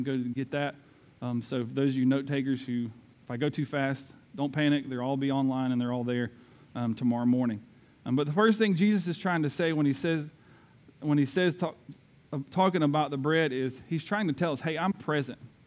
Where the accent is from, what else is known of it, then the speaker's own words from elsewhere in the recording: the South, United States; I'm from the South and I did well to master the English language